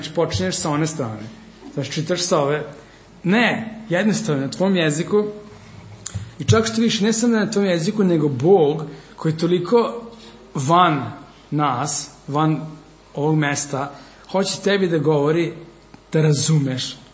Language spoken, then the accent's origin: Serbian; Vojvodina, Serbia; accent: Vojvodina; Ja kada mi Beograd, kao, gde si Lala? Znači, imam akcenat.